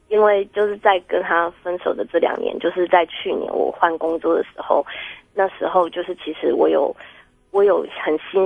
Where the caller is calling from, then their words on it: Taipei, Taiwan; 哦，我是台北的